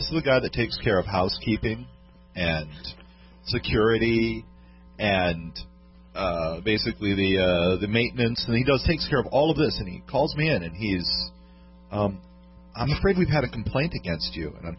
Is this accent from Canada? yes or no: no; Ireland; And I'm like, but I'm Irish.